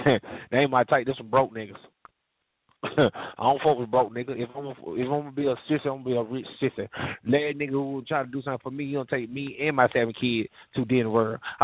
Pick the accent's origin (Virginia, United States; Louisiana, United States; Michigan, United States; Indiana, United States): Virginia, United States; Long Beach; born there; I was born in Virginia, Long Beach, Virginia.